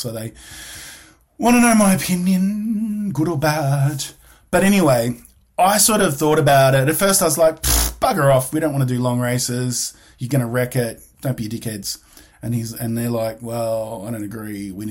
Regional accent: Australia; I am Australian and can't pronounce that properly.

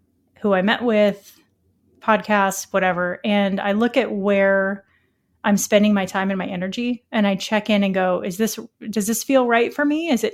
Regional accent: Missouri, United States; he's from Missouri, which again, I'm from Missouri.

